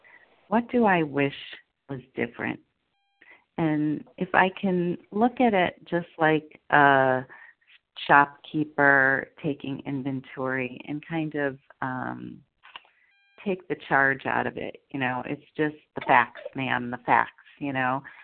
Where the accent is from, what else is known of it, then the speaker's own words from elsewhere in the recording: Connecticut, United States; And I'm from Connecticut, a recovered compulsive overeater